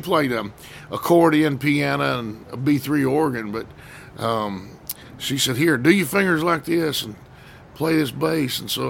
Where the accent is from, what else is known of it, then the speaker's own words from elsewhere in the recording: El Dorado, Arkansas, United States; I'm from South Arkansas, El Dorado, Arkansas, but my dad is from the northeastern corner of Louisiana, so I get to claim both states.